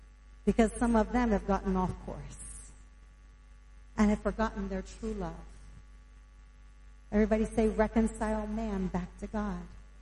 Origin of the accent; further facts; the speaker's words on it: United States; I'm an American. Like, I didn't even know how to stand tall until I got here.